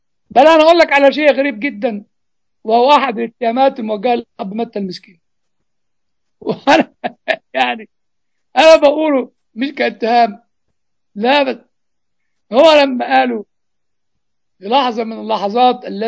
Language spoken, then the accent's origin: Arabic; Egypt; لأن الجماعة الطلاينة لما كانوا عندنا في مصر